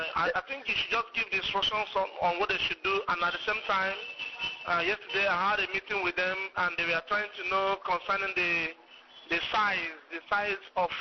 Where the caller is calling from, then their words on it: Côte d’Ivoire; I'm calling from Ivory Coast here in Africa.